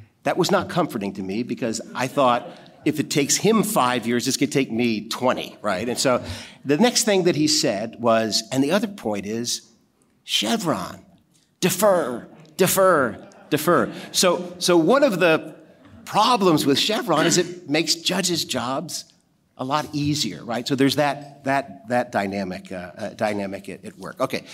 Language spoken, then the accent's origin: English; Washington, District of Columbia, United States; I grew up in Washington, the Washington, D.C. area, with the son, went to public schools